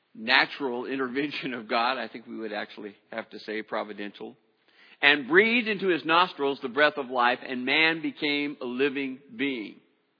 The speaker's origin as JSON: {"language": "English", "region": "California", "country": "United States", "said": "I'm a Californian, I'm an American"}